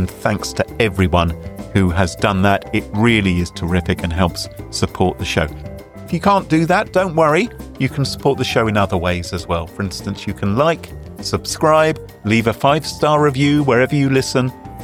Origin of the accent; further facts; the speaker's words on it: United Kingdom; Is this just because I'm British?